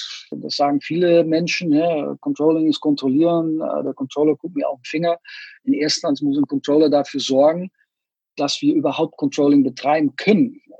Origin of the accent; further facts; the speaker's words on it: Netherlands; German is a second language; ich bin Holländer und jetzt seit mehreren Monaten bei BBDO Group als CFO.